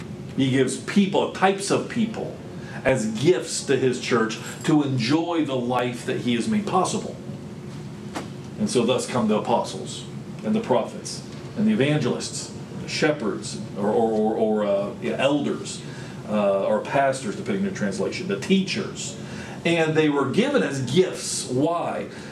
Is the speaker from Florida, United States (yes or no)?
yes; Tampa, Florida, United States; I grew up in Florida, and I remember part of the daily local weather forecast. Growing up in Tampa